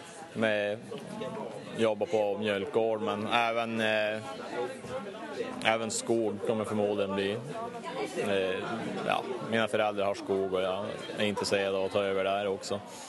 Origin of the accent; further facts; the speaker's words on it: Piteå, Norrbotten County, Sweden; jag kommer från Piteå i Norrbotten och jag är 23 år. Jag jobbar på en mjölkgård utanför Piteå.